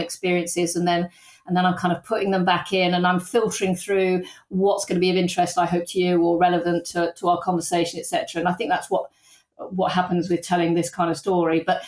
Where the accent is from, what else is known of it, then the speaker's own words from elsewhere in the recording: London, United Kingdom; born there; I was born in North London